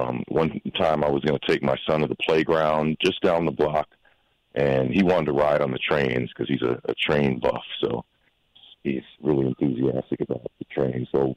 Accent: New York, United States; I mean, I've always, you know, been a New Yorker. I was born and raised in New York.

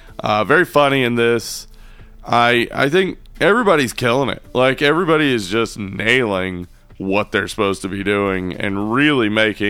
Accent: the South, United States; Yeah, but I mean, we're from the South, and I've certainly been deep enough in the holler that I've had to have somebody who barely is understandable translate for me somebody who is less understandable.

